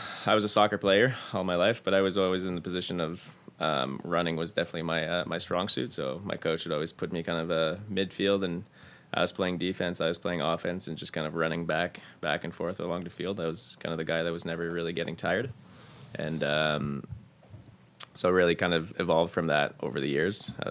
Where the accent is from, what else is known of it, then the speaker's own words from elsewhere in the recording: Borden, Ontario, Canada; Yeah, so I actually grew up in Ontario in a small military town, just outside of Barrie, a little town called Borden.